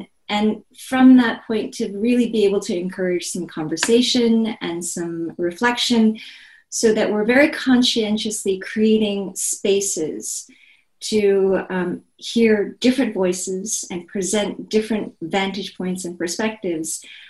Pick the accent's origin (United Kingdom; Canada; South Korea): South Korea; Seoul; moved away as an adult; now in United States; I was born and raised in Seoul, South Korea.